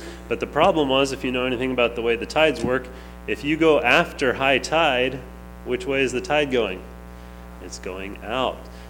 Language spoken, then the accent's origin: English; Long Beach, California, United States; but I grew up in Long Beach, and as the name would suggest, there's lots of beaches in Long Beach, and it was a blessing to grow up there.